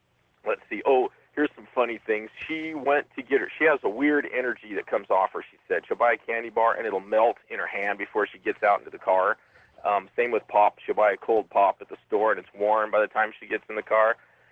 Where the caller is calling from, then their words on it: Portland, Oregon, United States; I'm calling from Portland.